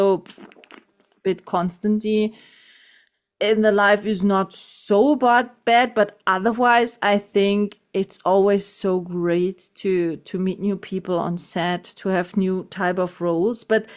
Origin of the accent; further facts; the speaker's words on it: France; English is a second language; because my hometown was the capital of France in the Second World War for 9 months.